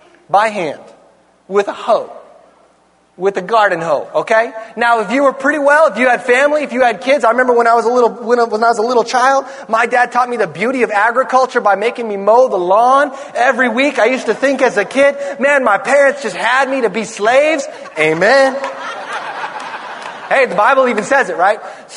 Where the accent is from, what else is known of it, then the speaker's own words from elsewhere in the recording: Ukiah, California, United States; I remember I grew up in Ukiah. I grew up redneck.